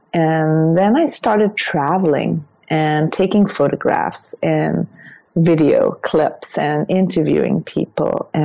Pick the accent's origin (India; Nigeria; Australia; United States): India; I was raised in India, mom's Dutch, father's Indian.